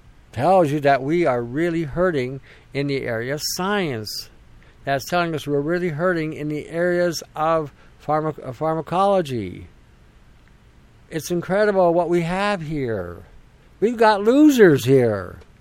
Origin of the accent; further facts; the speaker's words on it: Canada; I didn't grow up in a communist country. I grew up in the West.